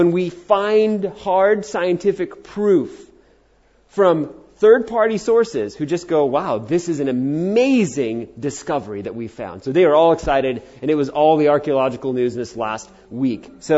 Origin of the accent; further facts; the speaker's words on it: New York, United States; I remember, you know, growing up in New York, I remember that it's interesting. You know, I grew up in the 80s.